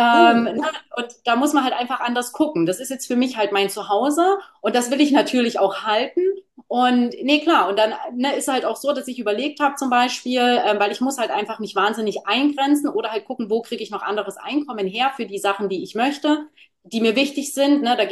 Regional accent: Munich, Bavaria, Germany; ich komme ja aus München

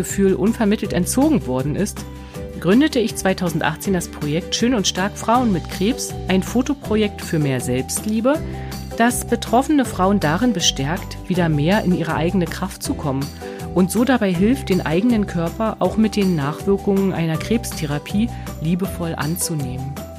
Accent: Brandenburg an der Havel, Brandenburg, Germany; 11 Jahre und 2 Kinder später eröffnete ich mein Fotostudio in meiner Heimatstadt Brandenburg an der Havel.

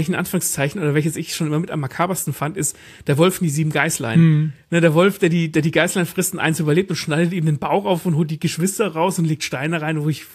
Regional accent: Hesse, Germany; born there; sind da geboren im Nachbarort, wo ich geboren bin.

